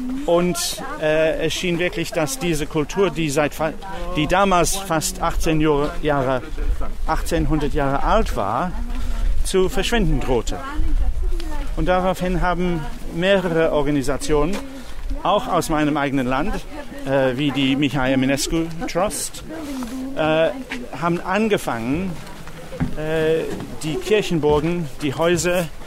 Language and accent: German; England, United Kingdom; ich bin total aus der Gegend. Ich bin Engländer.